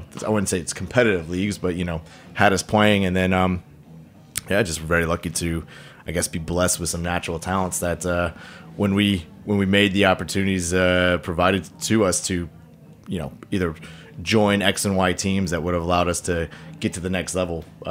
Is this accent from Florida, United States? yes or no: no; New York, United States; So I am from the U.S. I know it's a crazy thing. Soccer players come from the U.S. I was born and raised in New York